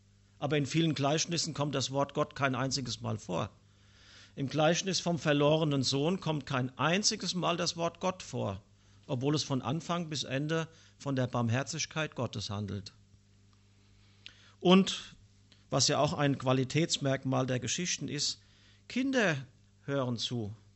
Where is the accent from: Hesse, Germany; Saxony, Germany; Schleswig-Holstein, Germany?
Hesse, Germany; Frankfurt; Ich komme aus Frankfurt, aus der Kirche des Nazareners, bin dort Laienprediger